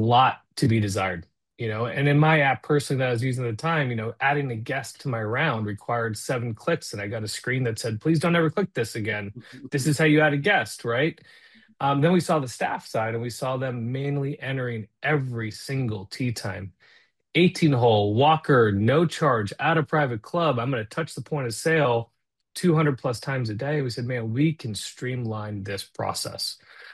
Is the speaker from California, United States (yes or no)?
no; Arizona, United States; I've been a lifelong golfer, Walt. I grew up in Arizona, spent time in Arizona Country Club as a range rat there